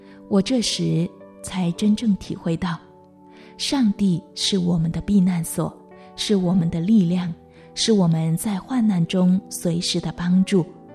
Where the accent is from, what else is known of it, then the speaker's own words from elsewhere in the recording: China; moved away as an adult; now in Hong Kong; 我在国内出生和成长，自小接受无神论和进化论教育，